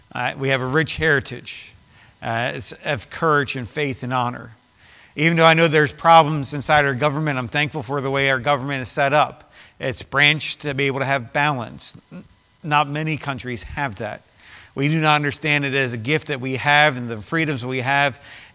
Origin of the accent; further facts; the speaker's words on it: United States; I thought about reasons why I'm thankful that I'm American. Reasons why I'm thankful I'm an American.